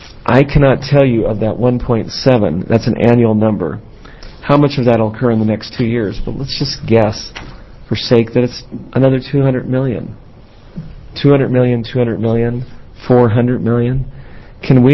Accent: Portland, Oregon, United States; Oregon as a state is well known across the nation. We are a great place to grow up. I grew up in North Portland and haven't left.

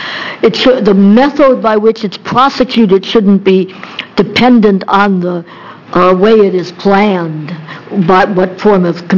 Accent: Corvallis, Oregon, United States; I'm also from Corvallis

